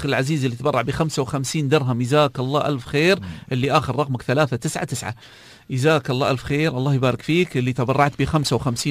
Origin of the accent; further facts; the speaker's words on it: United Arab Emirates; عندنا في الإمارات أتكلم،